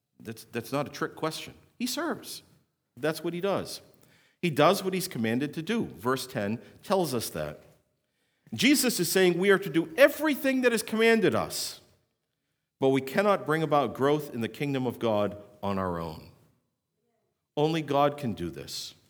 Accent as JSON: {"language": "English", "region": "New England", "country": "United States", "said": "Now, in the South, right, I'm from New England. This is not my native language, but in the South, there's y'all."}